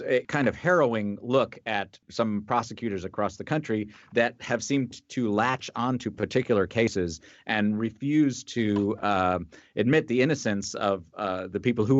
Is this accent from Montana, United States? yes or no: no; New York City, New York, United States; I come from New York City, you know, and Philly is very similar